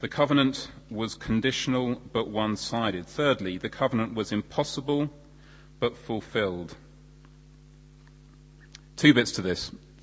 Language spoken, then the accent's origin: English; Lautoka, Western Division, Fiji; born there; also born or lived in Loma Loma; Where I was born in Fiji, young children are given names that describe where they were born and something about them now.